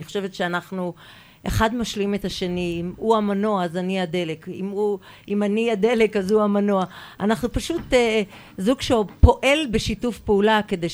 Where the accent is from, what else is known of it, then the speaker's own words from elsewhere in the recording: Safed, Northern District, Israel; נולדתי בצפת, למשפחה מדהימה. אני הבת הצעירה בשמונה אחים. ההורים שלי עלו ממרוקו. וגדלנו בצפת בעיר מדהימה, חמה, נעימה, שיש בה הכל מהכל.